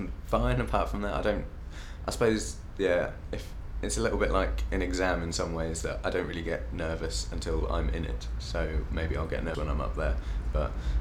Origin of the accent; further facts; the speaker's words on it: Ipswich, East of England, United Kingdom; I'm 23 and I'm from Ipswich.